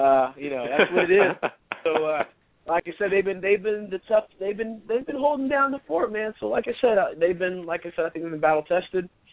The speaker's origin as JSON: {"language": "English", "region": "Indiana", "country": "United States", "tie": "born or raised there", "said": "Out of the East, I got to represent my home state, the state I was born in. That's the state of Indiana."}